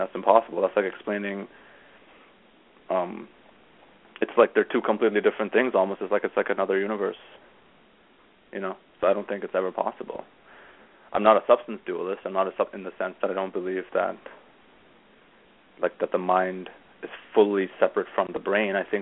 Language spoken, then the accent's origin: English; India; born there; first language Gujarati; English is a second language; So I was born in India, and I had to learn... And in India, the Zoroastrians speak Gujarati. So that was my first language, was actually Gujarati. And then I was in school in India, so we had to learn Hindi in school.